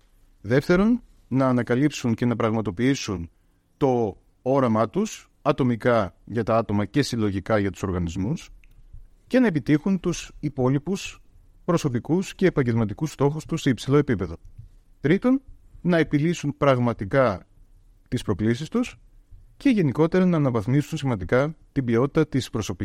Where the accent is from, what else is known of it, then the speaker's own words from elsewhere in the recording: Veria, Central Macedonia, Greece; born there; Καταρχάς γεννήθηκα στη Βέρεια Ημαθίας.